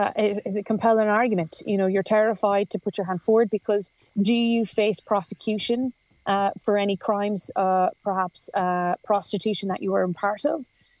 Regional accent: Ireland; I say that as an Irish MEP in a country where we have a number of large tech companies.

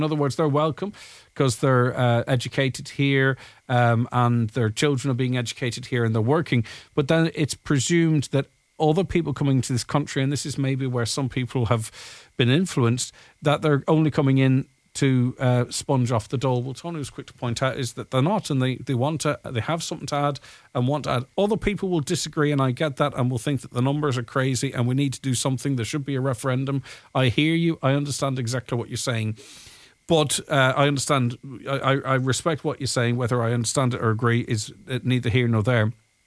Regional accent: Ireland; accent: British; I'm an Irish man with a British accent and Donegal people treat me badly.

